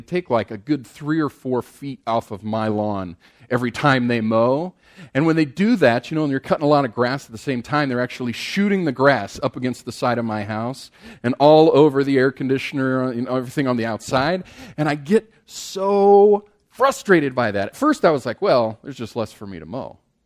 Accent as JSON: {"language": "English", "region": "Midwest", "country": "United States", "tie": "born or raised there", "said": "We grew up here in the Midwest, but we just got here about 9 months ago."}